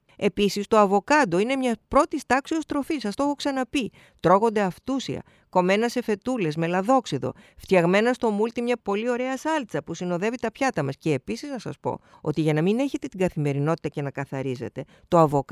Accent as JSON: {"language": "Greek", "region": "Peloponnese", "country": "Greece", "tie": "born or raised there", "lives_now": "Athens, Greece", "said": "Εγώ την ξέρω από την πατρίδα μου την Αρκαδία."}